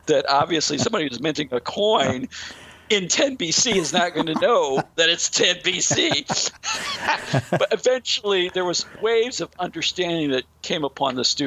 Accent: St. Louis, Missouri, United States; It's like, of course, I'm from St. Louis.

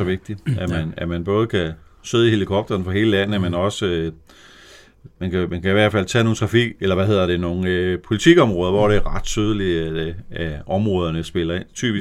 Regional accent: Vemlev, Zealand, Denmark; also born or lived in Korsør; Jeg er født i Korsør og boede herind til 70, og selvom det er ganske lille, kan jeg da huske ganske mange ting fra byen. Derefter flyttede jeg til Vemlev, hvor jeg voksede op, gik på Vemlev skole

